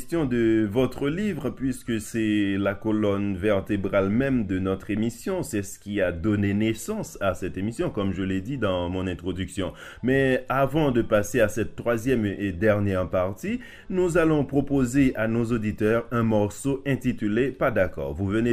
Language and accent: French; Haiti; Chez nous, en Haïti, vous savez très bien que je viens d'Haïti